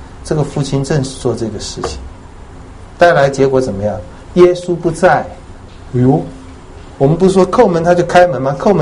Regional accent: China; 为什么有人那么，我们中国人说命苦，为什么。

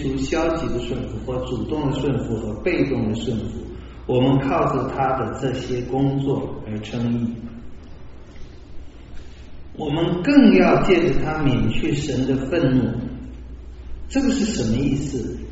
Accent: China; 我们中国人都吃血补血，吃肝补肝，吃脑补脑

